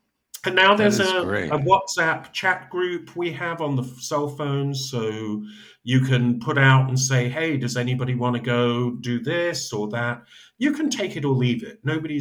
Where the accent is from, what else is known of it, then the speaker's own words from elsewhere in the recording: San Diego, California, United States; And I said, well, we're from San Diego. We just literally moved here like a week and a half, 2 weeks ago from San Diego, California.